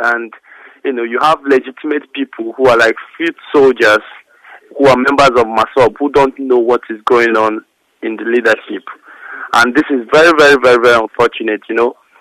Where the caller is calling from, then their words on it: London, United Kingdom; I'm calling from London.